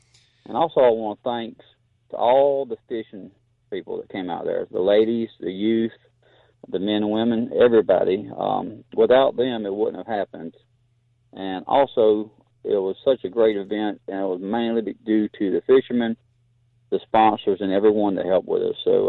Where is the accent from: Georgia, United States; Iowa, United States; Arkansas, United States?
Georgia, United States; Augusta; born there; now in Lincoln, United States; I was born in Augusta, but my granddaddy had a place on the lake up here in Lincoln since 1965. And since then, I've moved up here and I live on the lake now.